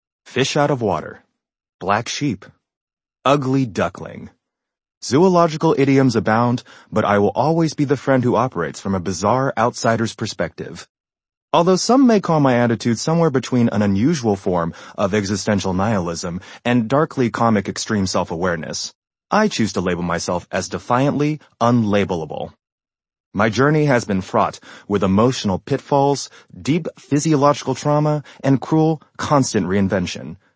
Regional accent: Texas, United States; I was born and raised in Central Texas, where my parents, Korean immigrants, settled during the 1980s.

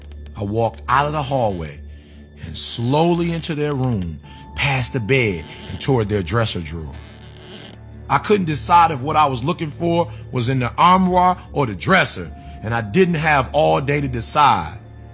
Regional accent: Chicago, Illinois, United States; born there; It indicated that I was born in Chicago within city limits.

